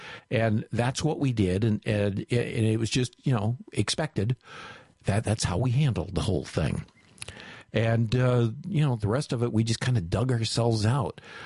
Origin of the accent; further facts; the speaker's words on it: Michigan, United States; When I was growing up in Michigan, we had much colder winters than they do now.